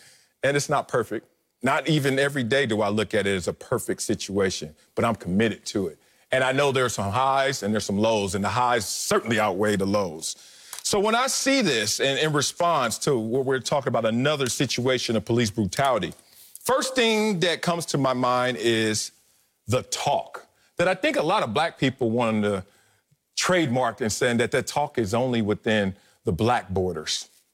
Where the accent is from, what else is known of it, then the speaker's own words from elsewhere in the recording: Compton, California, United States; I'm growing up in Compton, California, and my family in our house, we had two white people, Uncle John and Aunt Gloria, that we had to take care